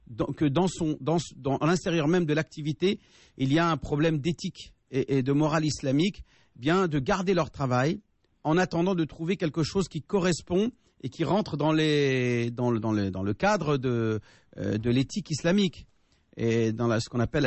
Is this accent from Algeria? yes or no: yes; Algeria; je suis algérien, donc je sais ce qui se passe là-bas.